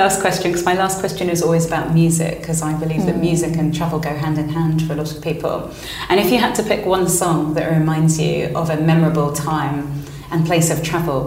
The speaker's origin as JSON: {"language": "English", "country": "Spain", "tie": "born or raised there", "said": "I'm half Indian, Fijian and half English. No Spanish blood whatsoever, which confuses people because I can speak Spanish and I grew up in Spain and I do look quite Spanish."}